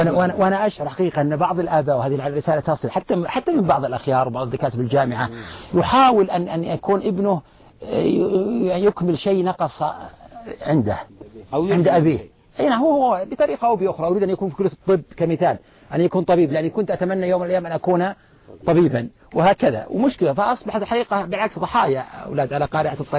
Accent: Al-Qassim, Saudi Arabia; أنا كنت قبل الحقيقة لما رجعت للقصيم وعند الوالدين

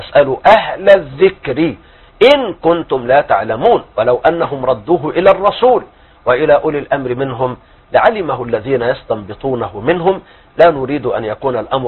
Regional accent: Egypt; عندنا في مصر

